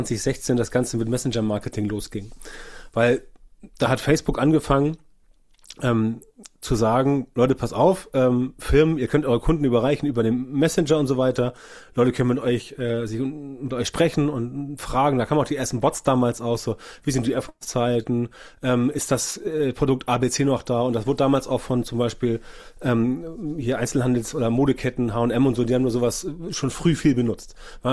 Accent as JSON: {"language": "German", "region": "Hamburg", "country": "Germany", "said": "wenn ich nicht in Hamburg geblieben wäre, weil ich komme ja aus der Region hier"}